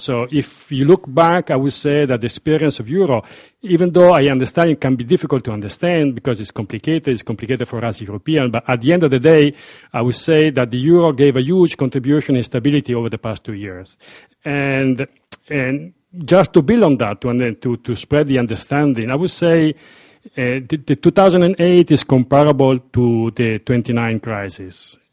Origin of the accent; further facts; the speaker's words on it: Italy; English is a second language; from the Embassy of Italy.